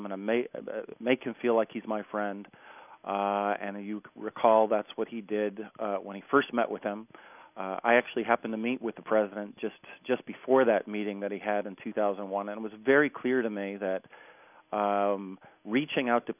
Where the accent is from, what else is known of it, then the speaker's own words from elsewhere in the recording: Montana, United States; I come from Montana. We're optimistic people.